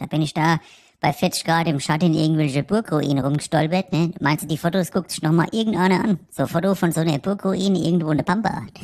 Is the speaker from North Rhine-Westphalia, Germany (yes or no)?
no; Frankfurt, Hesse, Germany; man muss ja mal andere Kulturen auch mal kennenlernen als Frankfurter, gell?